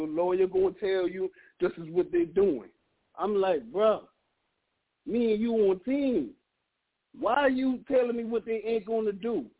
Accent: North Charleston, South Carolina, United States; Like I'm from North Charleston, you know what I'm saying? I grew up with every place. Liberty Park, Remote Grove, Ferndale, Rockdale, the Macon, D Road, Anaheim. Yeah, we came out poor. We grew up poor.

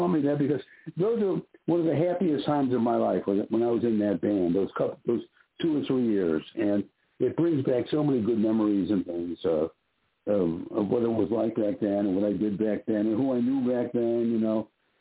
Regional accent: Chicago, Illinois, United States; I was this kid from Chicago, and, you know, how was I going to get in the business?

